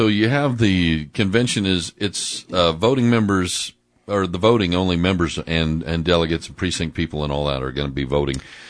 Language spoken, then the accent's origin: English; Houston, Texas, United States; also born or lived in St. Louis; when I was a kid, I was in St. Louis, so I had the St. Louis Zoo. And then I grew up in the Bay Area, Houston, so Houston's got a good zoo.